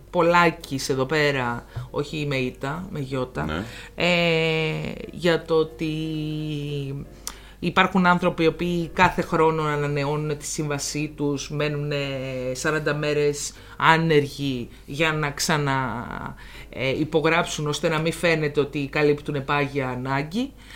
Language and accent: Greek; Athens, Attica, Greece; να μην νομίζει ότι εμείς είμαστε οι Αθηναίοι